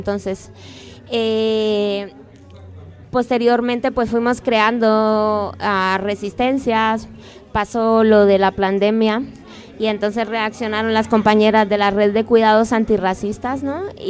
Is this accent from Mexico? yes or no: no; Guatemala; now in Spain